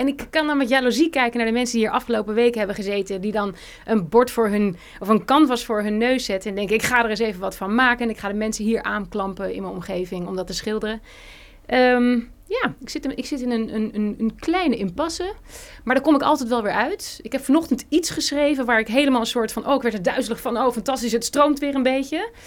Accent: Amsterdam, North Holland, Netherlands; Amsterdam. Daar zit ik

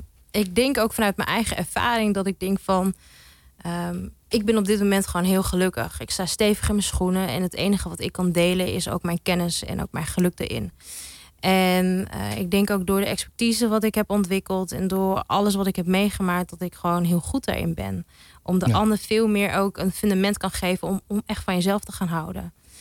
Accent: Groningen, Netherlands; Ik ben opgegroeid in Groningen.

